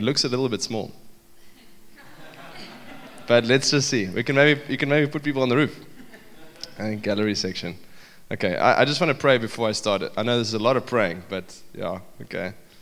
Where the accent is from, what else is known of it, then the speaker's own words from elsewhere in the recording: South Africa; But I end up in places where people are really shocked that I'm English.